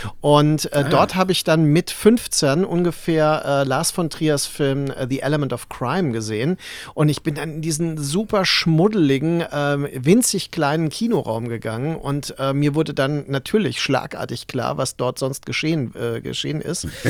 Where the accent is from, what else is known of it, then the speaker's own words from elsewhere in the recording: Mainz, Rhineland-Palatinate, Germany; Ich bin ja in Mainz aufgewachsen